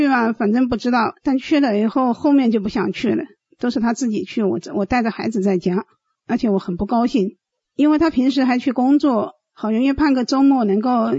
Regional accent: Wuhan, Hubei, China; moved away as an adult; now in United States; 我是武汉人。

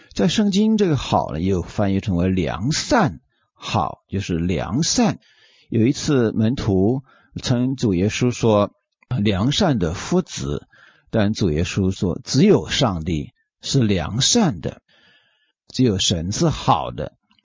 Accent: China; 我们中国人的一句俗话说，好的开始是成功的一半

